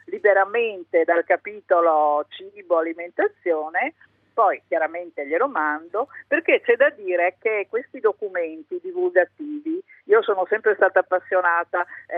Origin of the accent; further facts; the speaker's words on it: Friuli-Venezia Giulia, Italy; now in Trieste, Italy; sono friulana e quindi conosco bene, devo dire la verità, tutta la storia della cucina del Friuli, però abito da tantissimi anni a Trieste